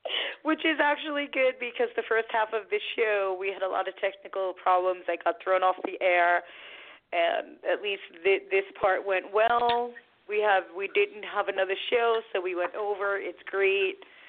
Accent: New York, United States; now in North Carolina, United States; I'm originally from New York. I'm in North Carolina about 2 years now.

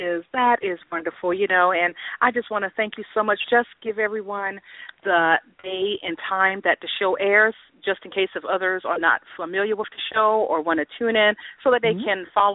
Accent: Frederick, Maryland, United States; I grew up in Frederick, Maryland.

